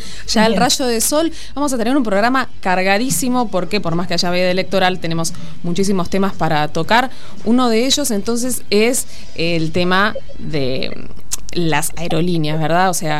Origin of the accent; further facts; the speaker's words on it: Olavarría, Buenos Aires Province, Argentina; Yo vengo de La Barría, que tiene su propio arroyo, el arroyo Tapalqué